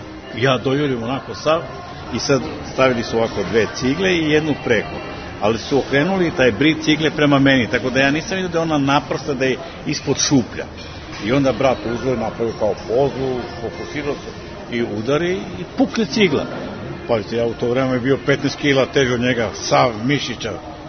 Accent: Rijeka, Primorje-Gorski Kotar County, Croatia; also born or lived in Vršac / Pančevo; Tamo smo živjeli nekoliko godina, a inače detinjstvo sam proveo u Rijeci i mladalački deo u Vršcu. U Vršcu studije Pančevo.

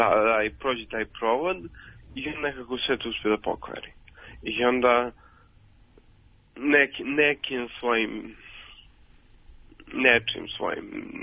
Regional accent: Čačak, Moravica District, Serbia; pošto nisam iz Beograda, iz Šačka sam

